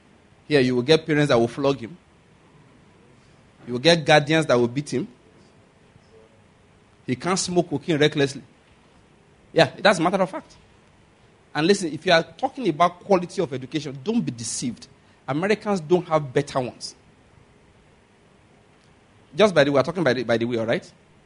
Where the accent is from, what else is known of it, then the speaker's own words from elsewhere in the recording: Ikare, Ondo, Nigeria; There's a school near where my mother is, where I grew up in Ikare.